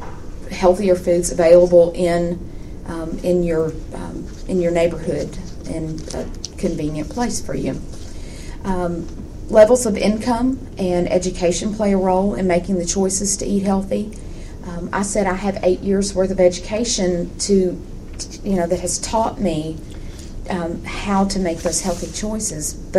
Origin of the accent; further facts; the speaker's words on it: the South, United States; we're from the South, and, you know, we like our fat.